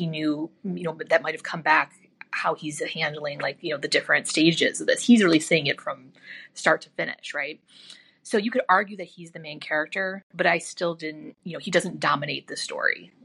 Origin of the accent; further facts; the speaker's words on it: Chicago, Illinois, United States; So I'm from the Chicagoland area. Like, I'm not from Toledo.